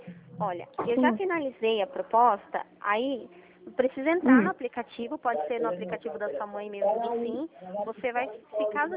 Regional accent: São Paulo, Brazil; sou de São Paulo.

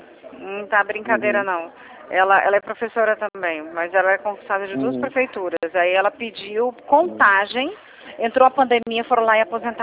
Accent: Espírito Santo, Brazil; Eu sou do Espírito Santo, viu?

